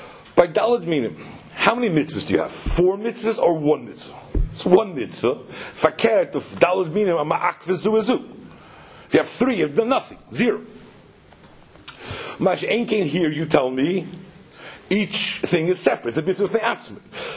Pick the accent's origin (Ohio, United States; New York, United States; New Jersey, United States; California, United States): New York, United States; Brooklyn; I come from Brooklyn, I don't know English.